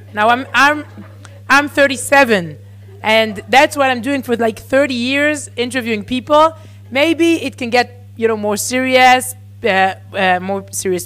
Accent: Herzliya, Tel Aviv District, Israel; English is a second language; And I was brought up here in Herzliya, near Tel Aviv.

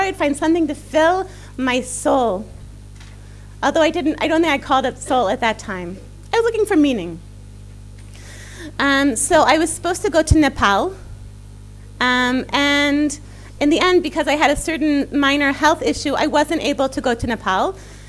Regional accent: Baltimore, Maryland, United States; now in Indonesia; I grew up in Baltimore. I grew up in a wonderful conservative family, not so observant.

